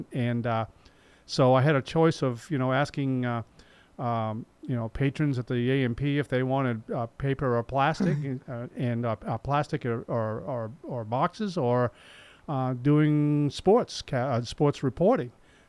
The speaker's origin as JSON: {"language": "English", "region": "Maine", "country": "United States", "tie": "born or raised there", "accent": "Maine", "said": "out that I had a Maine accent and radio wasn't going to be my life. And so I actually came back to my hometown after graduating and decided I was going to pay off my school loans and went to work for a grocery store in Maine in my hometown."}